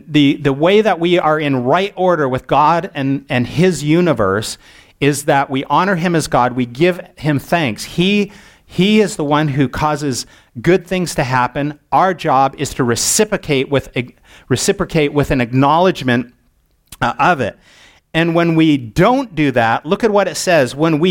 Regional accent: Port Alberni, British Columbia, Canada; I grew up on Vancouver Island on the far west coast of Canada in a small town called Port Alberni on the far west coast. Next stop west is Japan. And I grew up in a small Baptist church

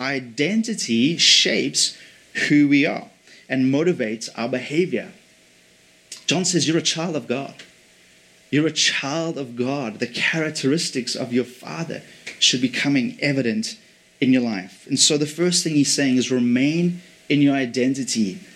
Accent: England, United Kingdom; born there; I'm give away my British heritage here. I was born in England, and so there's a part of me that's always British.

